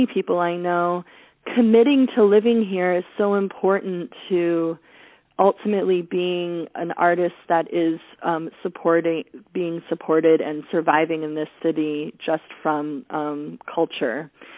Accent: New York, United States; that also as a New Yorker, I just had to get so used to. It took me a long time to get used to this slowness.

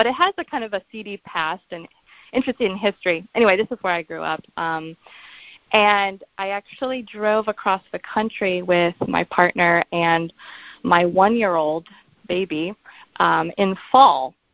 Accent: Santa Cruz, California, United States; Right on his first birthday, we landed in Santa Cruz, my hometown.

